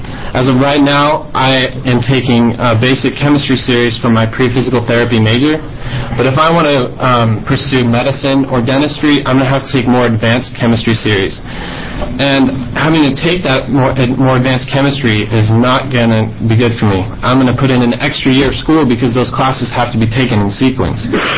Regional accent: La Grande, Oregon, United States; the ones in the rural communities like my hometown of LaGrande.

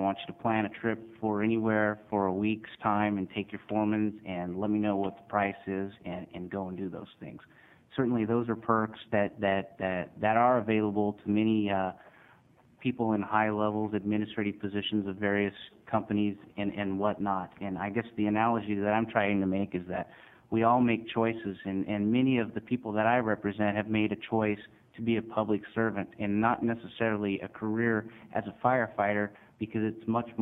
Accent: Oregon, United States; I grew up in the Southern Oregon area. I've worked in the timber industry.

